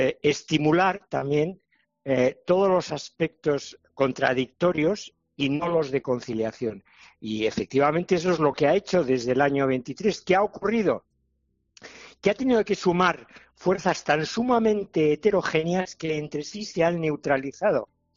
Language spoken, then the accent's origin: Spanish; Bilbao, Basque Country, Spain; moved away; Yo soy de Bilbao, conozco bien, he vivido allí hasta hace veintitantos años.